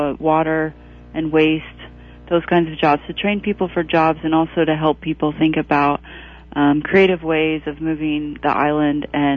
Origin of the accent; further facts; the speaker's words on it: Illinois, United States; Well, I grew up in Illinois, and I went to school in a few different places, California, Colorado, eventually made my way back to Illinois